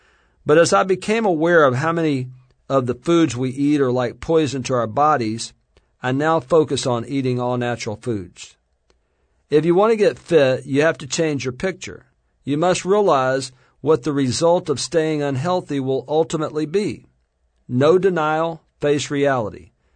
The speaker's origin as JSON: {"language": "English", "region": "Alabama", "country": "United States", "said": "I told you I'm from Alabama."}